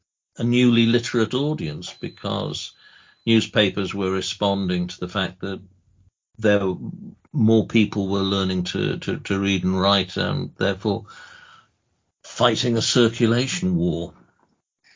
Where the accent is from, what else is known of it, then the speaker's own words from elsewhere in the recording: Wales, United Kingdom; Yes, we get everywhere, the Welsh.